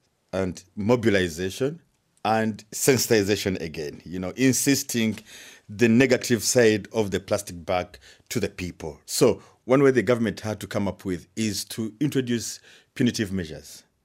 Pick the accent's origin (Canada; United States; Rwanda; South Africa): Rwanda; Kigali; I come from Kigali, the capital city of Rwanda.